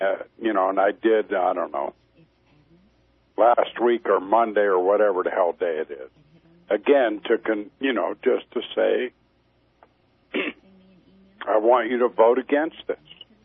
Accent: West Virginia, United States; You know, I am from West Virginia.

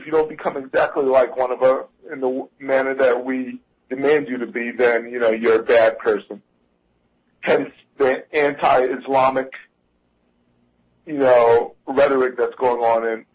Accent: New York, United States; And you're talking about a hardcore New Yorker.

